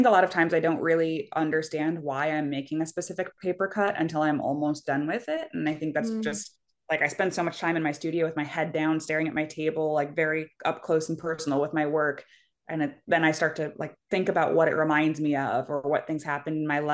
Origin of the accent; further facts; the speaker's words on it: Philadelphia, Pennsylvania, United States; now in Maryland, United States; And I grew up in Philadelphia and I love Baltimore, but when we first moved to Maryland, we were not in Baltimore, we were in the burbs.